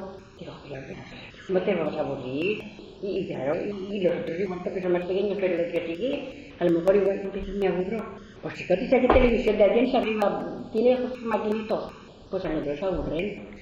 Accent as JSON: {"language": "Spanish", "town": "Madrid", "region": "Community of Madrid", "country": "Spain", "said": "Ah, pero soy de Madrid."}